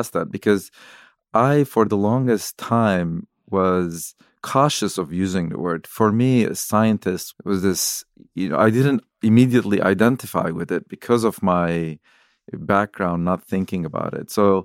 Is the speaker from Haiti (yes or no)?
no; Lebanon; moved away; I grew up in Lebanon. I was literally 8 years old when the civil war started there.